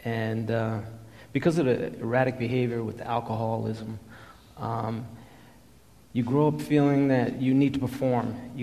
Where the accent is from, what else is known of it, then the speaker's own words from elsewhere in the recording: Queens, New York, United States; I was born in 1967 in Queens to a young mother, a teenage mom, and dad. And I had an older sister, 14 months old. And life in Queens, I lived there for 6 years. It was pretty rough.